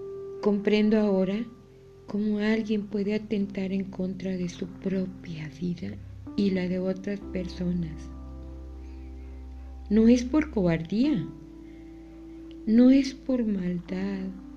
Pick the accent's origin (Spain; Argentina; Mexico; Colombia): Mexico; soy mexicana